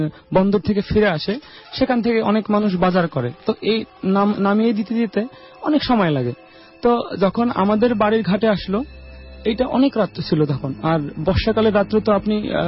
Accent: Barisal, Barisal Division, Bangladesh; now in Dubai, United Arab Emirates; আমার দেশের বাড়ি বরিশালে, আমি দেশের বাইরে থাকি, আমি দুবাইতে থাকি।

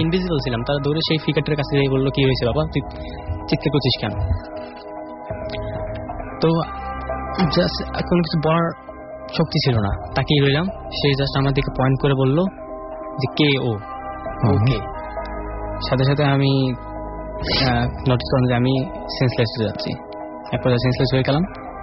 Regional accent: Barisal, Barisal Division, Bangladesh; বরিশাল থেকে আসছি, এবার ইন্টার এক্সাম দিয়েছি

